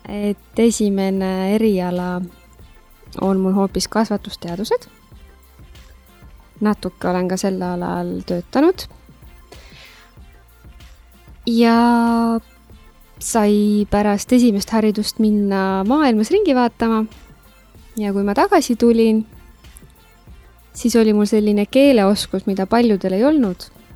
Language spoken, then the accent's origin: Estonian; Rakvere, Lääne-Viru County, Estonia; ma olen pärit Rakvere juurest